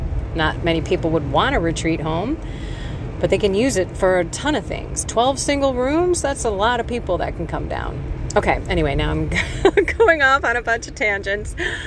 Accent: Illinois, United States; I come from Illinois, and it's just flat and not awesome to drive.

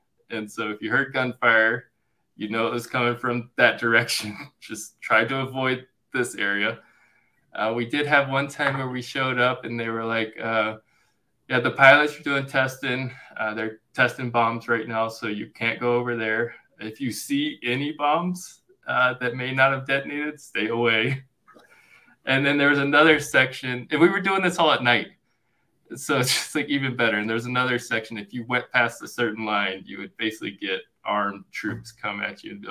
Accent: East Coast, United States; Like when growing up on the East Coast, we'd get random hurricanes that would come through. But that's just like a normal day here in Wyoming

